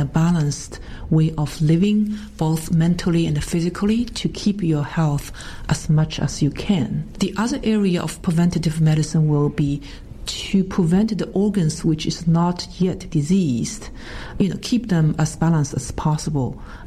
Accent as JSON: {"language": "English", "country": "China", "tie": "born or raised there", "said": "Well, as I said earlier, I grew up in China"}